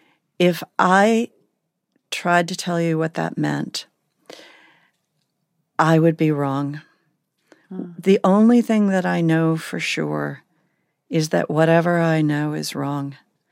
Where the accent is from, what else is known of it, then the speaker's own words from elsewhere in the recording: Tennessee, United States; I am a Tennessean. There is an enormous amount about being a Tennessean that I don't believe in and I am appalled by.